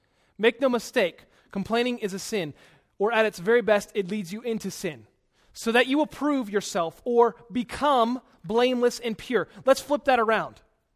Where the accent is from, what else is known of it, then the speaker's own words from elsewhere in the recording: Virginia, United States; I grew up in Culpeper County, went to a small Christian school, Culpeper Christian.